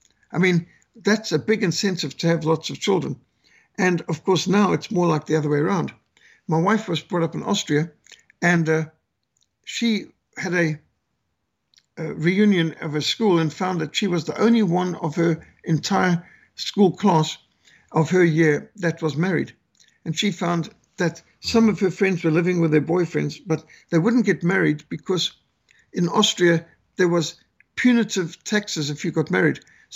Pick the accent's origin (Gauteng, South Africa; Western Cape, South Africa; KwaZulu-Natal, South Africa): Western Cape, South Africa; Cape Town; born there; When I was born in Cape Town, South Africa, whites were 32% of the population of South Africa.